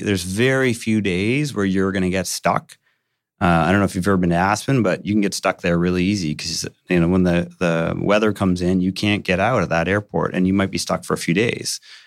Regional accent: Hamilton, Ontario, Canada; I'm from Hamilton and crazy prices in Hamilton that I never would have thought is happening.

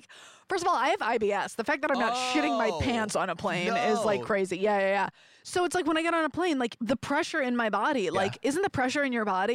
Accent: Michigan, United States; Growing up in Michigan, my friend's dad was Alan Trammell.

